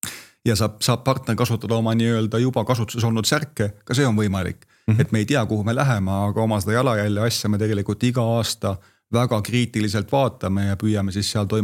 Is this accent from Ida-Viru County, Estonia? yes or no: yes; Kohtla-Järve, Ida-Viru County, Estonia; mina ise olen teinud Kohtla-Järve poiss, ma olen sealtpoolt pärit